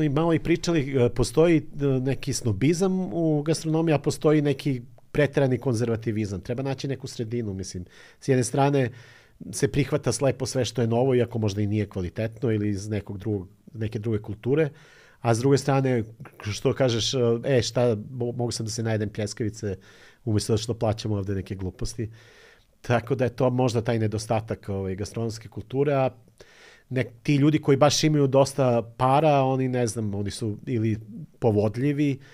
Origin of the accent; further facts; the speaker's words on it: Niš, Southern and Eastern Serbia, Serbia; ja sam rodom iz Niša